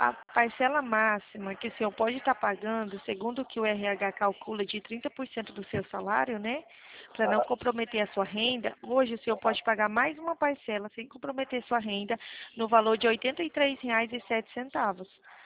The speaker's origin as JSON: {"language": "Portuguese", "region": "Mato Grosso", "country": "Brazil", "said": "Não, sou do estado do Mato Grosso. Eu, assim, eu estou falando do Mato Grosso do Sul, Dourados."}